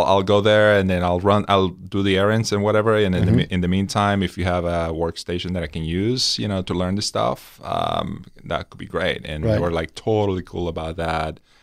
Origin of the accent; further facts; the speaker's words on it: Venezuela; moved away as an adult; So, you know, like I basically was born and raised in Venezuela. I lived there until I was in my early 20s and studied architecture there.